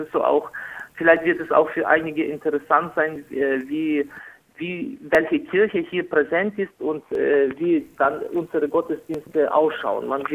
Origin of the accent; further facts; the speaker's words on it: Lviv, Lviv Oblast, Ukraine; ich komme aus Lemberg, und unsere Stadt ist also eine wichtige historische Stadt in Mittel- und Osteuropa.